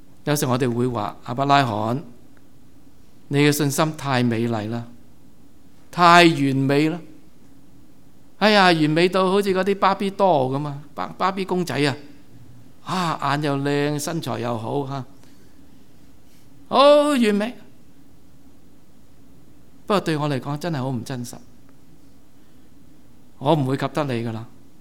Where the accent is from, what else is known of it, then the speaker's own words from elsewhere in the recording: Guangdong, China; 我们广东人讲这个算字很有味道的